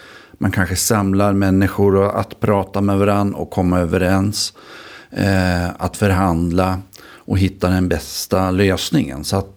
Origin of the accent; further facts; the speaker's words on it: Lillhärad, Västmanland County, Sweden; Jag brukar säga att jag är en sån här urtypisk centerpartist, uppfödd på landet, engagerad mig tidigt i det ungdomsförbund som fanns i Lillhära där jag är född.